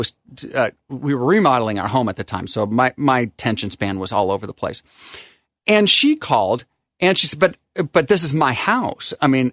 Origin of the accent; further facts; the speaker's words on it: Pacific Northwest, United States; also born or lived in Michigan; when we returned back home, because this is our home in the Pacific Northwest, and it made my mom very happy